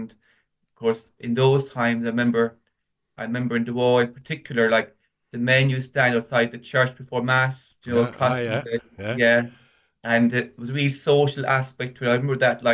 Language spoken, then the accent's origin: English; Patrickswell, Munster, Ireland; also born or lived in Limerick; So I'm from Patrickswell in County Limerick. My childhood was spent in a place called Linwood Park in the city. My parents lived there first. And then in the late 70s, then we moved to Patrickswell.